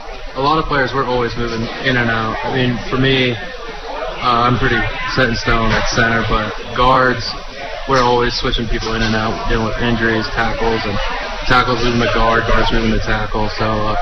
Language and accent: English; Crete, Nebraska, United States; both coming from Nebraska. He's from Lincoln. I'm from Crete, so we're roughly 25 minutes apart